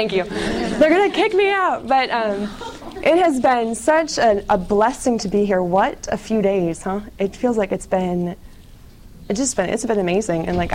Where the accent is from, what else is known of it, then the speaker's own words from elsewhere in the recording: United States; The first one is I'm from America. You'll get over it. It'll be all right.